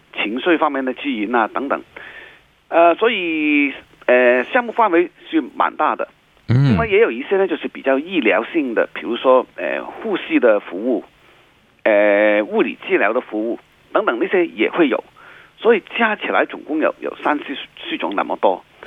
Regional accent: China; 可能我们中国人都觉得具体的事情是家里面的事情

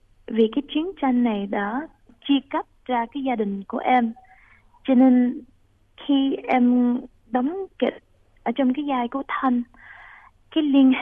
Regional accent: Australia; Em sống ở nước Úc, em ba mẹ em sanh em ở nước Úc, em lớn lên ở đây, em là người Úc.

